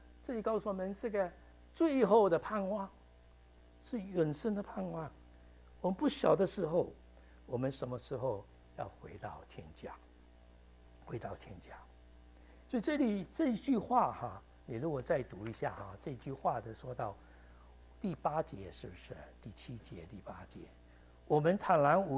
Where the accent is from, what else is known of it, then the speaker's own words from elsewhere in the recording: Malaysia; moved away as an adult; now in United States; 我以前在美国开始的时候念书的时候，大概在美国八年才回家。哦，我是马来西亚来的。